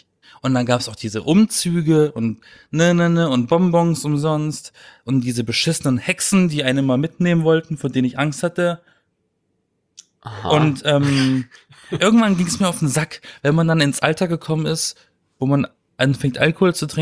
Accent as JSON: {"language": "German", "region": "Baden-Württemberg", "country": "Germany", "said": "Ich komme ja aus dem Schwarzwald."}